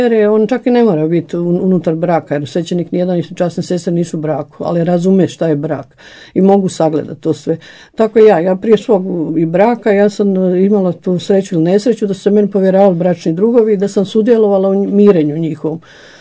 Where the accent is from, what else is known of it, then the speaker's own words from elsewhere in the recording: Bosnia & Herzegovina; ja sam napravljena iz Hercegovine, ne iz tu iz Prigorje, iz Sesveta